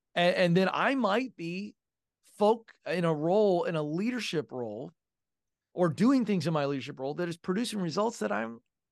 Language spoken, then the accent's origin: English; the South, United States; I'm from the South. We say hi to everybody.